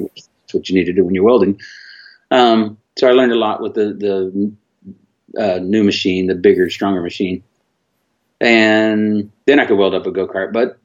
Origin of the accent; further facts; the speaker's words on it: Austin, Texas, United States; I'm born and raised in Austin, Texas. Yes, sir.